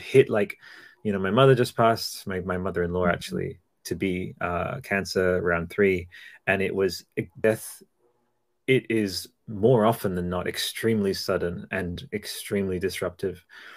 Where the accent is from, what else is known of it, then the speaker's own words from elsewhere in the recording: Australia; but we're Australian. I'm Australian Italian.